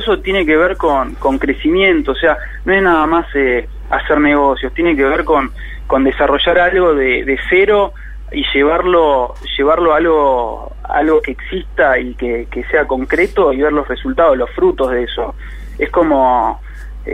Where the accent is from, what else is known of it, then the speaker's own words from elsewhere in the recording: Argentina; moved away; yo creo que soy muy argentino